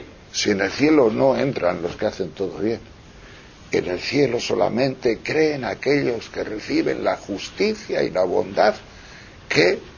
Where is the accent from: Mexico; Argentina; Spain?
Spain; Tejerina, Castile and León; Y Madrid y Tejerina, que es mi pueblo.